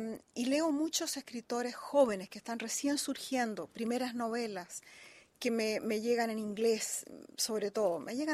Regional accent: Peru; born there; realmente no soy peruana, sino que nací en el Perú porque mis padres eran diplomáticos.

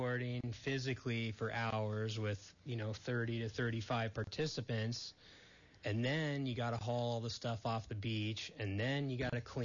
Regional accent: Malibu, California, United States; Well, growing up in Malibu

